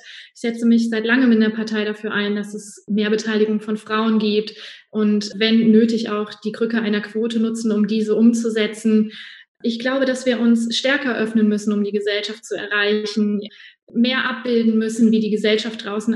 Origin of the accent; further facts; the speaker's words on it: Rhineland-Palatinate, Germany; ich bin 38 Jahre alt. Ich komme aus dem Rheinland, aus Rheinland-Pfalz.